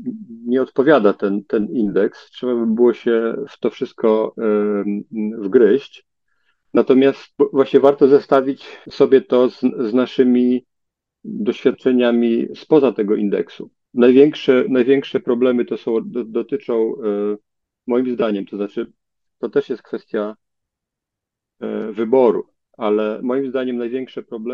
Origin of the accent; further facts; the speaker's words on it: Lublin, Lublin Voivodeship, Poland; Ja jestem z Lublina, więc to najbardziej mnie interesuje.